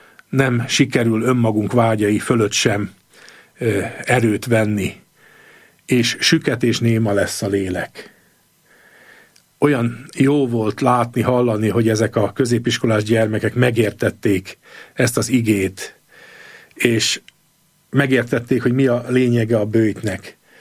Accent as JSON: {"language": "Hungarian", "region": "Great Hungarian Plain", "country": "Hungary", "tie": "born or raised there", "said": "Egyrészt nagyon izgatott a szűkebb, illetve tágabb szülőföldem, tehát az Alföld pásztorvilága. De aztán elindultam Erdélybe 20 éves fejjel."}